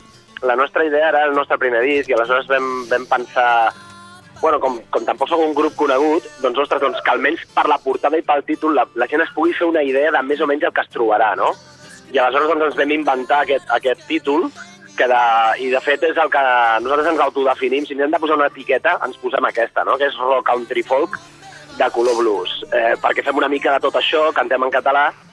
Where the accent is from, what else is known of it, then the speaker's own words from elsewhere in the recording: Barcelona, Catalonia, Spain; Nosaltres som de Barcelona Ciutat.